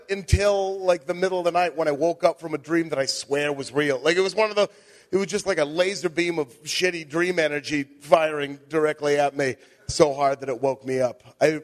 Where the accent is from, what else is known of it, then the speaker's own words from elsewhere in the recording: Beaverton, Oregon, United States; I grew up in Beaverton, Oregon.